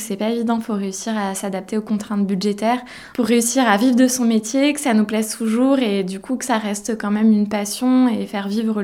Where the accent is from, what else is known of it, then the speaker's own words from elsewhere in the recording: Blois, Centre-Val de Loire, France; now in Montauban, France; je suis originaire de Blois, enfin en Sologne plus particulièrement, région Centre-Val de Loire du coup. Et je suis arrivée à Montauban en 2012 pour mes études du coup.